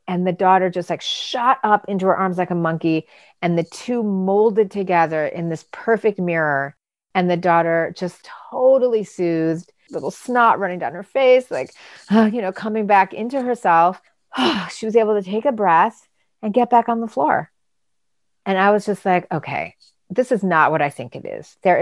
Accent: Michigan, United States; I grew up in Michigan and my mom has a lot of affect

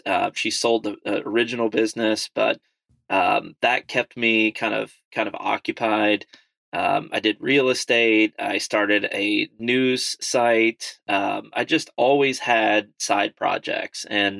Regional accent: Berea, Kentucky, United States; And I grew up in Berea, Kentucky. So, South Central Kentucky.

